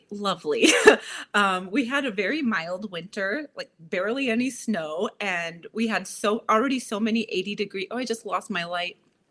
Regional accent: Illinois, United States; My parents are from Sicily, so I'm Sicilian, but I have been born and raised in Illinois.

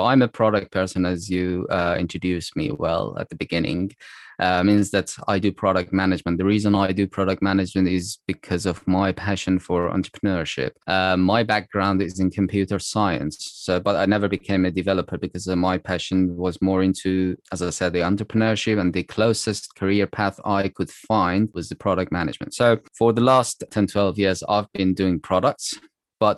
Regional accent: Iran; English is a second language; moved away as an adult; now in London, United Kingdom; So I was born and raised in Iran, but then I moved at the age of 20, two, three, to the UK and living in London since then. So it's about like 15 years.

